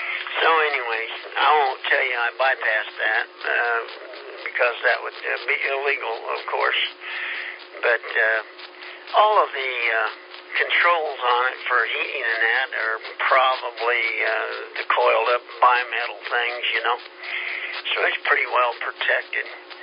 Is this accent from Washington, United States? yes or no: no; Kansas, United States; now in Greenville, United States; I'm not a native here. I'm an immigrant from Kansas